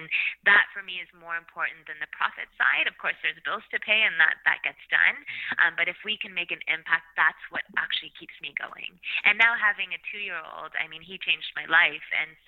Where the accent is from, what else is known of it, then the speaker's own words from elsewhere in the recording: Canada; I was very lucky to be born and raised in Canada